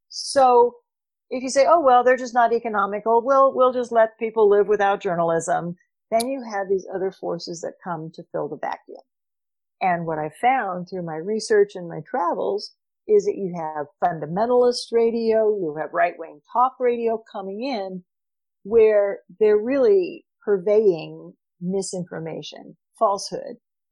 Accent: Oklahoma, United States; So when I was growing up in Oklahoma in the 60s and 70s, you had a strong local newspaper culture.

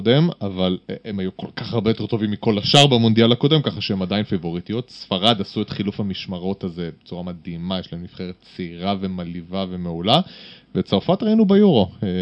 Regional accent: Uruguay; Hebrew is a second language; now in Israel; כן, כדרום אמריקאי וכחובר.

